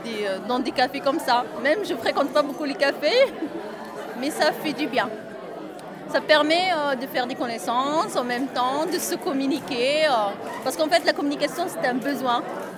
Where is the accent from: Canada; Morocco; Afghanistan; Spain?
Morocco; now in Lille, France; Je suis marocaine, oui.